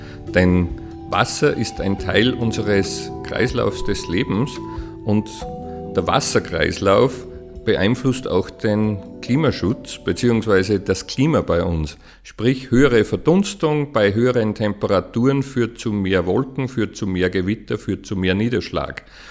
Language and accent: German; Bad Goisern, Upper Austria, Austria; Ich kann in diesem Fall für meine Heimatgemeinde Bad Gäusern sprechen.